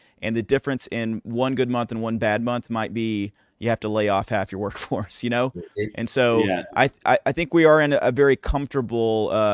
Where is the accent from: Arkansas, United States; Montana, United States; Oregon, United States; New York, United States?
Arkansas, United States; But we loved soda, it turns out, growing up in Northeast Arkansas.